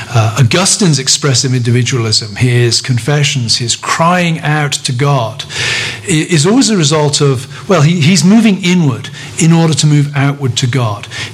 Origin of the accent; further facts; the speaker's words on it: England, United Kingdom; I grew up in England. The idea of reserve, of not expressing one's emotions in public, was very, very important to the kind of upbringing I had.